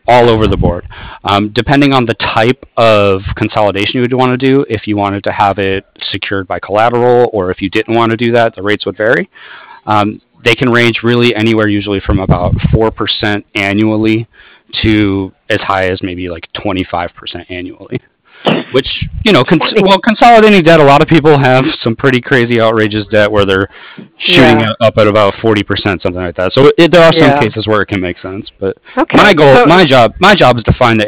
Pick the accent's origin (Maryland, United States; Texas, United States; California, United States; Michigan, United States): California, United States; San Francisco; now in San Diego, United States; See, I'm originally from San Francisco.